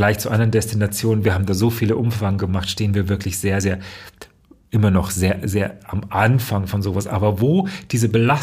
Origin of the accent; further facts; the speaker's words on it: Lübeck, Schleswig-Holstein, Germany; In Lübeck bin ich immer. Also Lübeck ist meine Heimat.